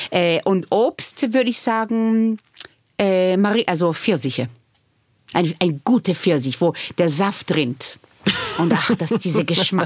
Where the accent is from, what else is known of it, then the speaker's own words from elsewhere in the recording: Israel; German is a second language; Ich bin nicht ohne Alkohol aufgewachsen in Israel.